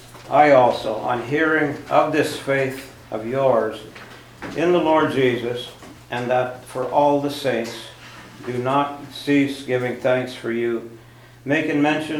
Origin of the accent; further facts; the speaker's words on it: Canada; I don't sell them, especially in the States, being a Canadian